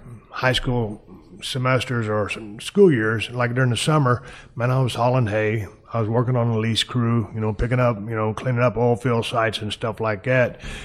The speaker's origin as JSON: {"language": "English", "town": "Edna", "region": "Texas", "country": "United States", "tie": "born or raised there", "also_born_or_lived": "Victoria", "said": "I grew up down in Edna, and we lived in Victoria for a while"}